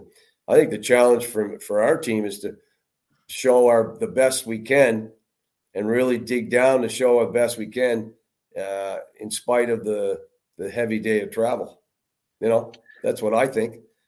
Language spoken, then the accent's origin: English; Atlantic Canada, Canada; Well, it's back in my part. I'm from Atlantic Canada.